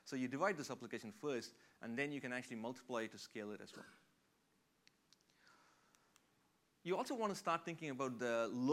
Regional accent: India; I'm basically from India, and you know, like most Indians

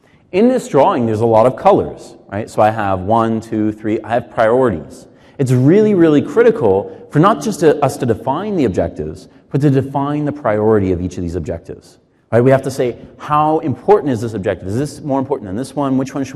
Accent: Canada; I'm Canadian by birth. And so in Canada, we learned this right after hockey appreciation in grade school.

